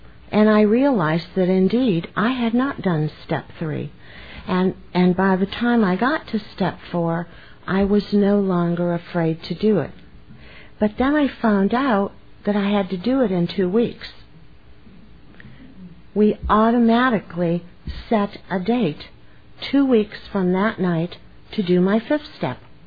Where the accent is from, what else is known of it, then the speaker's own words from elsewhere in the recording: Myrtle Beach, South Carolina, United States; I'm a grateful member of the Al-Anon family groups, and I'm from Myrtle Beach, South Carolina.